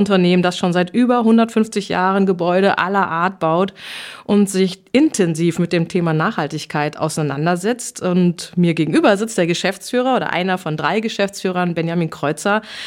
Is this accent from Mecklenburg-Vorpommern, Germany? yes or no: no; North Rhine-Westphalia, Germany; Ich komme ja aus dem Sauerland.